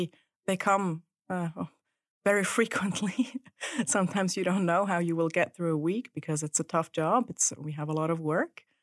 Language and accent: English; Switzerland; also born or lived in Czech Republic; I am a dual citizen, Swiss and Slovak, but my father is from Czech Republic. And I was born in Switzerland and raised there. But I have, I would say, very, very close ties to the Czech Republic.